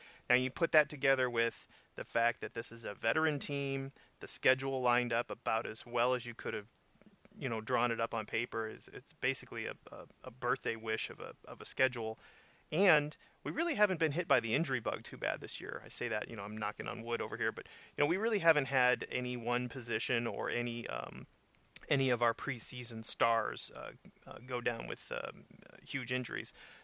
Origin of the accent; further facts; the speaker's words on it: Quad Cities, United States; Well, I had a tough time there, and I'm from the Quad Cities.